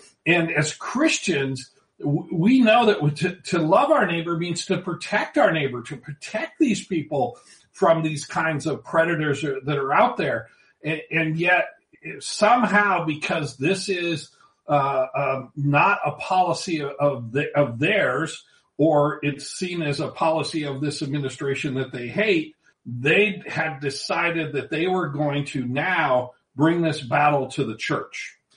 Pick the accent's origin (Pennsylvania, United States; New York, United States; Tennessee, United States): Tennessee, United States; Mount Juliet; it was used here in my hometown of Mount Juliet, Tennessee